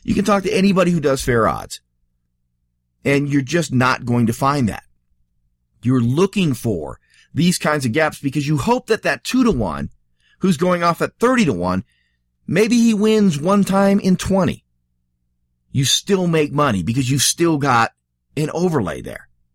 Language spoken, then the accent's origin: English; Colorado, United States; my home state of Colorado, doesn't have a rich history of horse racing anyway.